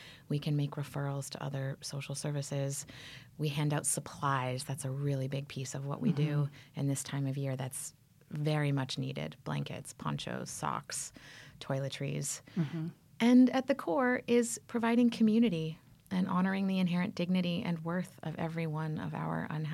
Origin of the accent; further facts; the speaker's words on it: Toronto, Ontario, Canada; But I'm from Canada. My very first incarnation was in the arts.